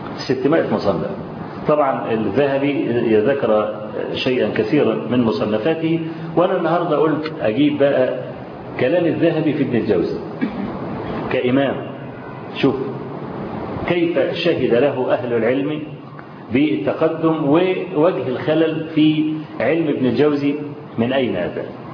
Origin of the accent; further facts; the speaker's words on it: Egypt; واحنا كمصريين افذة في الافيه دي